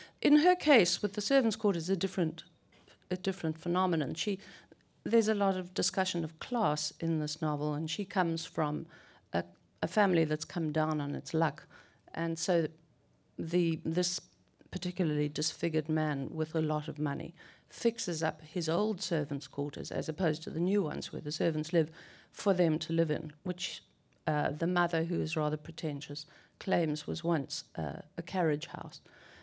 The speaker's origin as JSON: {"language": "English", "country": "South Africa", "tie": "born or raised there", "said": "when I was growing up in South Africa, which was before and during apartheid"}